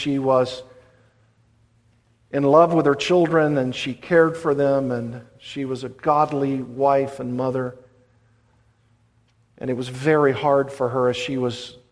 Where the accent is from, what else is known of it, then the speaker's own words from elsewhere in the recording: Arkansas, United States; She was in Arkansas, my home state.